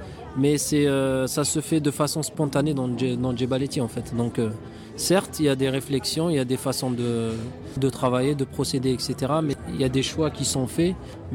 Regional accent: Algeria; Donc moi, à la base, je viens d'Algérie, donc j'ai baigné un petit peu dans ça, j'ai écouté ça depuis tout petit.

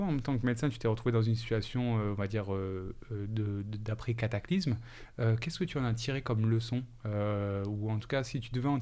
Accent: Marseille, Provence-Alpes-Côte d'Azur, France; typiquement moi en tant que Marseillais

